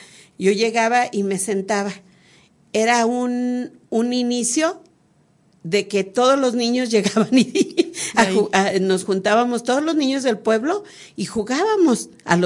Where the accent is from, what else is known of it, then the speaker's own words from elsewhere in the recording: Durango, Mexico; cuando se llega la oportunidad de que salgo yo del sexto año, me vengo a la ciudad de Durango porque en mi pueblo pues ya no había secundaria.